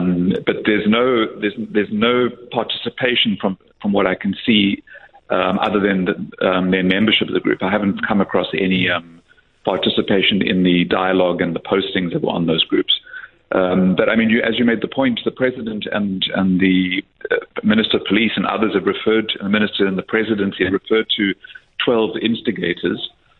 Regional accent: Durban, KwaZulu-Natal, South Africa; I grew up in Durban, so Bayhead was what you would locally call the harbour area.

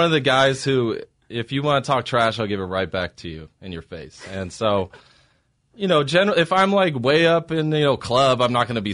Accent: San Mateo, California, United States; also born or lived in San Francisco; Born in San Francisco, but raised most of my life San Mateo area.

